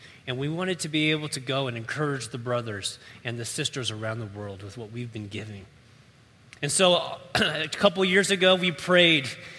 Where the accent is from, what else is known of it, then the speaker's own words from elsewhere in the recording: Los Angeles, California, United States; My family, we come from Los Angeles, California. We moved here just last year